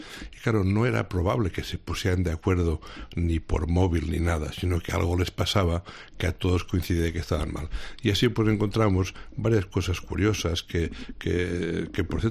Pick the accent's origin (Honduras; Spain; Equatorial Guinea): Spain; Portbou, Catalonia; en mi pueblo original, que es Portbou, pues claro, allí estuve de médico un tiempo